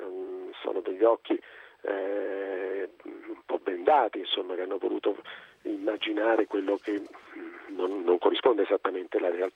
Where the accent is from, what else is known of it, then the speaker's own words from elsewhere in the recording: United States; Italian is a second language; io sono americano, gli americani possono trattare anche col terrorista